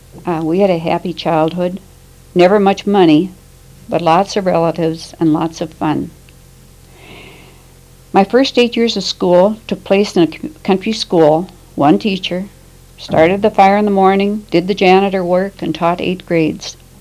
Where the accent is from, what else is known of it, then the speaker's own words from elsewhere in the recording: Ardoch, North Dakota, United States; also born or lived in Grand Forks; I was born in Grand Forks, North Dakota, July 26, 1914. We lived at Ardoch, North Dakota, a railroad and farming center, 25 miles north of Grand Forks.